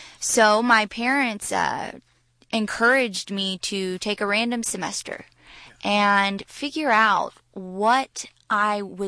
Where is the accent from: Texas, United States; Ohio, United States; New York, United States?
Texas, United States; You know, I think most folks growing up in Texas either want to be an Aggie or a Longhorn.